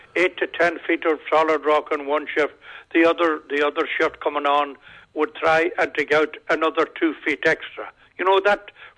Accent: Scotland, United Kingdom; moved away; We came down from Scotland.

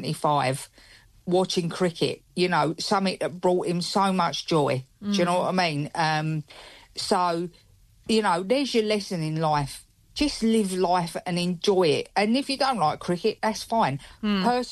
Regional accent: London, United Kingdom; now in Letterkenny, Ireland; I'm, you know, a very proud Londoner, and I was brought up in the Church of England.

